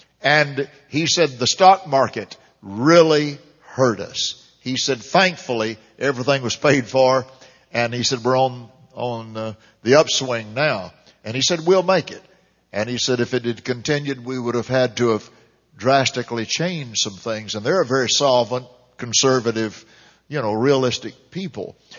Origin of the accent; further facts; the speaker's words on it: United States; I am an American, and I'm proud of my nation, righteously proud